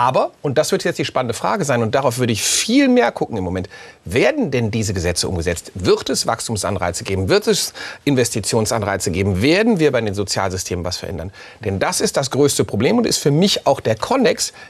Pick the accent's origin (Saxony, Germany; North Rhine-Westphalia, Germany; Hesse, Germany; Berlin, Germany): North Rhine-Westphalia, Germany; Also erstens sehen Sie in mir einen rheinischen Optimisten. So bin ich veranlagt, so sind wir Rheinländer.